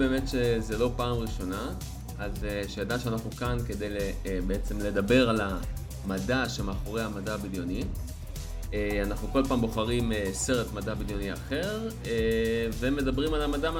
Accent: Eilat, Southern District, Israel; כן, זה היה בתיילת של אילת, אני אילתי, כן?

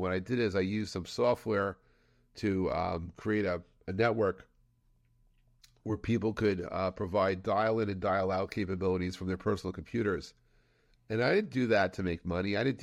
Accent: New York City, New York, United States; growing up in New York City, if I called from Queens to Manhattan, it was actually not a free phone call.

